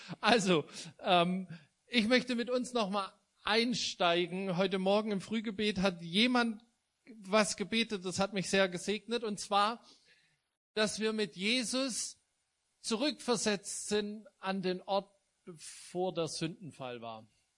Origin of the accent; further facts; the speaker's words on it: Stuttgart, Baden-Württemberg, Germany; now in Saxony, Germany; Wir kommen ursprünglich, also die Svenja und ich, wir kommen beide aus dem Stuttgarter Großraum.